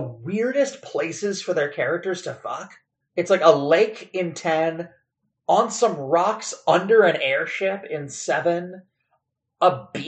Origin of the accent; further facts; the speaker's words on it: the South, United States; I'm from the South. I grew up in the South, and bigotry in certain places is systemic.